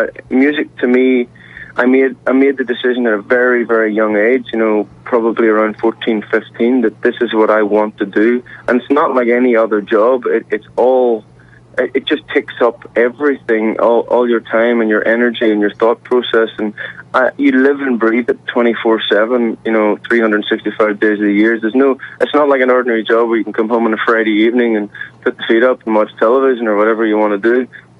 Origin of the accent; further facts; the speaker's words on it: Ireland; growing up in Ireland, it was very hard to escape the massive success of … I was born in 76